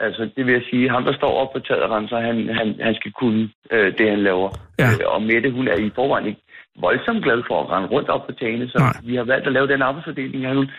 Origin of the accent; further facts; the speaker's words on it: Copenhagen, Capital Region of Denmark, Denmark; now in Holeby, Denmark; Jeg er vokset op inde på Østerbro i København.